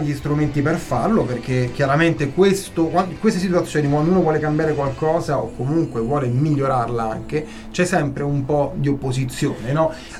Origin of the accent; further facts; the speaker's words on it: Rome, Lazio, Italy; now in Perugia, Italy; io sono arrivato, quindi, qui a Perugia, io sono romano, lo sanno tutti, ma quando mi sono trasferito a Perugia, che era nel 92-93